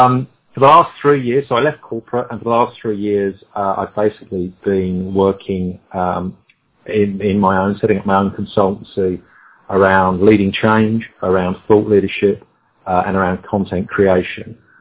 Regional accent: London, United Kingdom; moved away as an adult; also born or lived in Budapest, Hungary; now in Australia; So I basically spent the first 30 years of my life living and growing up in London, UK, and I worked in the media and advertising business and sector there.

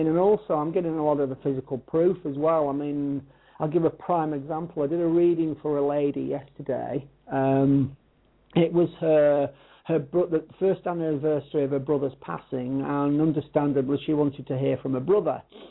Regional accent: North West England, United Kingdom; I'm actually from Lancashire. My hometown was very near to Blackpool, so that's where I was basically from.

